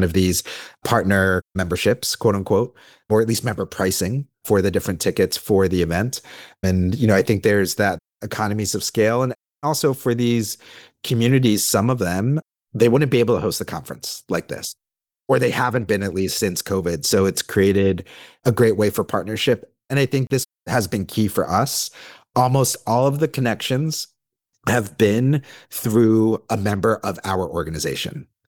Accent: East Coast, United States; Growing up on the East Coast, I think not having a lot of different communities, I was lumped into this kind of not white perspective.

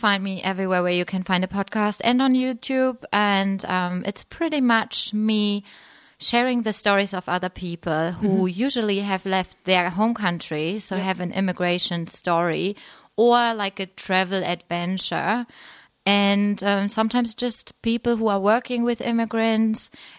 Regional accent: Germany; English is a second language; moved away as an adult; now in New Zealand; I'm from Germany. I came to New Zealand like around 5.5 years ago

